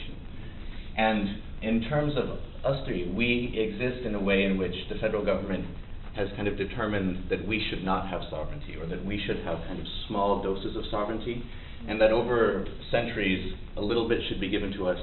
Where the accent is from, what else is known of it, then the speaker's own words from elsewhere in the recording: Guam; because I'm from Guam